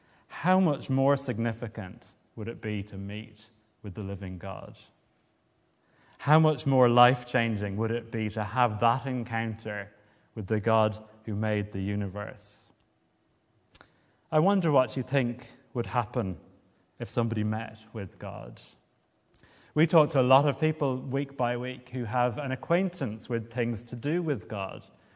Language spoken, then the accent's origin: English; Limerick, Munster, Ireland; I come from Limerick, so it's a bit of a sore point.